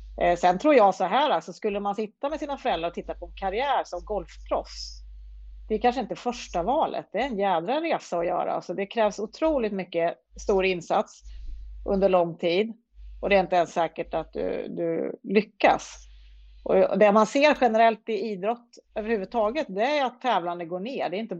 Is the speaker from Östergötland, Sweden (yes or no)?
yes; Finspång, Östergötland, Sweden; när jag växte upp i Finspång, då kunde jag ta med en bollväska ut på ett hål och ställa mig och slå bollar.